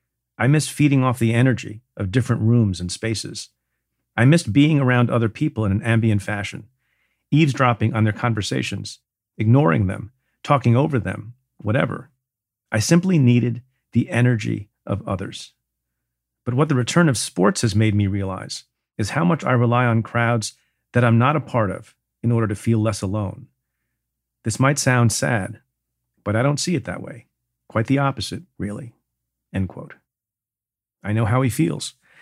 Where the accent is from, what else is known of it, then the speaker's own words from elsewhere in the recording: New York, United States; In my home state of New York, more than 52% of residents have had at least one dose of the vaccine.